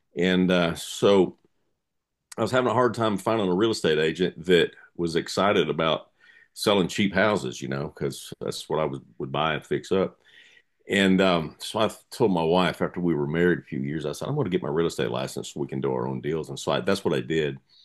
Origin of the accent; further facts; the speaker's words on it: Oregon, United States; now in Nashville, United States; Well, like you said … I'm originally from the West Coast, state of Oregon. And I left Oregon in 1985, moved to Nashville.